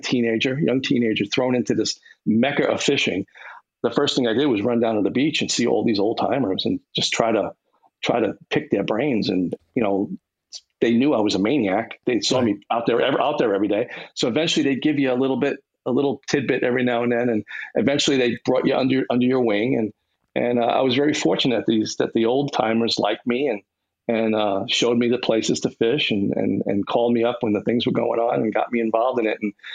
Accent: Brooklyn, New York, United States; Well, I grew up in Sheepshead Bay and to put that in context, Sheepshead Bay was South Brooklyn.

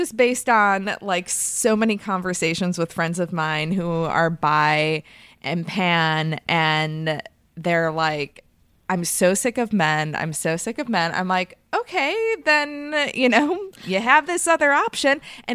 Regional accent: Montreal, Quebec, Canada; born there; but I'm also Canadian by birth, Montreal.

